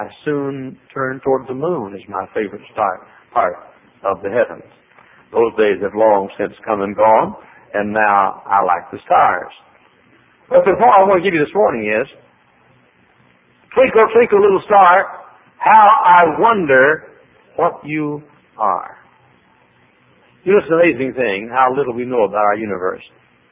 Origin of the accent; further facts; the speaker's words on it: Texas, United States; born or raised there; now in Indiana, United States